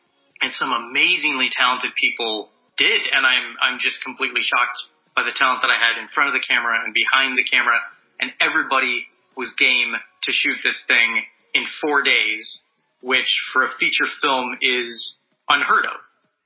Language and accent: English; Circle Pines, Minnesota, United States; I am not from Los Angeles. I'm from Circle Pines, Minnesota. And what I always thought was that I could, you know, make movies in Minnesota.